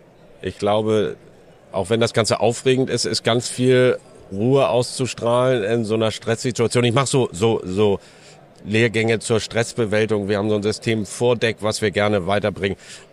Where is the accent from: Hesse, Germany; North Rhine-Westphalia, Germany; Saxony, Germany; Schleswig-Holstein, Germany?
Schleswig-Holstein, Germany; Wedel; Als ich groß geworden bin im Wedeler Yachthafen, da gab es die ersten automatischen Rettungswesten.